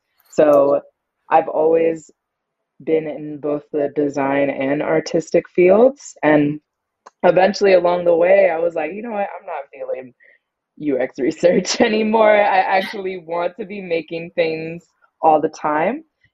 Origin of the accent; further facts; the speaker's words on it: East Palo Alto, California, United States; also born or lived in Sacramento / Portland; now in New York, United States; So I grew up and down the West Coast. I'm from East Palo Alto, California, moved to the suburbs of Sacramento for a while, and then lived in Portland, Oregon for 13 years.